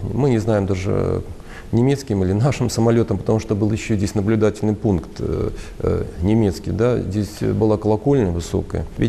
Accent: Saint Petersburg, Russia; born there; все-таки я тянулся душой в Петербург, в Петербурге я родился, в Петербурге хотел пригодиться

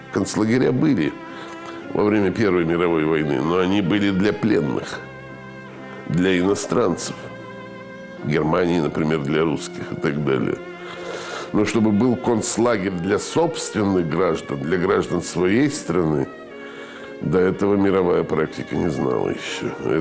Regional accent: Moscow, Russia; Вот я из Москвы выехал в Россию и никогда не жалел об этом.

